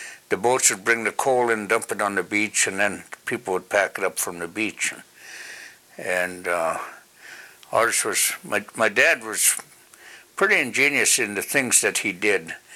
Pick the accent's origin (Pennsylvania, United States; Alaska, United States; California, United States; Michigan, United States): Alaska, United States; Seldovia; So growing up in Saldovia was interesting that I don't know of any kid that didn't have to do chores.